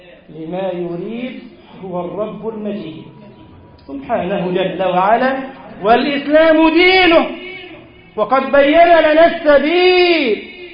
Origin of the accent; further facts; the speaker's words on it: Egypt; وأن تؤمن بلدنا مصر يا رب العالمين